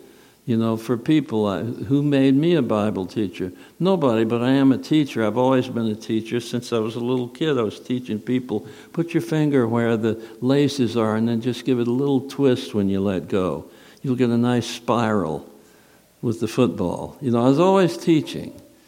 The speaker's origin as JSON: {"language": "English", "region": "Southern United States", "country": "United States", "said": "Daddy. I'm from the South, Daddy."}